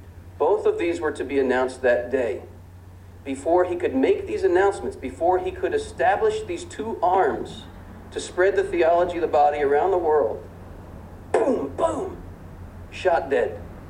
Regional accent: United States; And as an American, the stunningness of this announcement was compounded by the fact that President Reagan had just been shot a few weeks earlier.

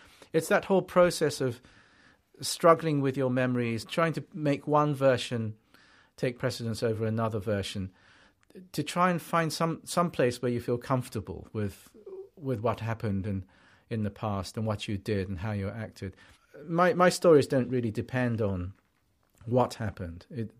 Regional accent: England, United Kingdom; also born or lived in Japan; I should explain that I grew up in England from the age of five, which is when I came from Japan, being brought up by Japanese parents in full expectation that we would return to Japan the following year.

